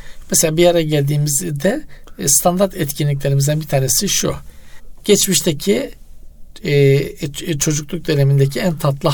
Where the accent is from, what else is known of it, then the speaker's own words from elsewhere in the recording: Black Sea Region, Turkey; Bizde bizim Karadeniz'de öyle dedeler, torunlar öyle çok şey etmez yani.